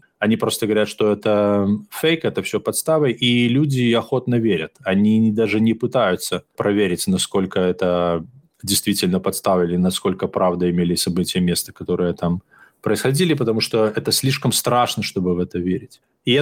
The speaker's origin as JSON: {"language": "Russian", "town": "Hantsavichy", "region": "Brest Region", "country": "Belarus", "tie": "born or raised there", "said": "Почему? Потому что я вырос в Ганцевичах, во дворе."}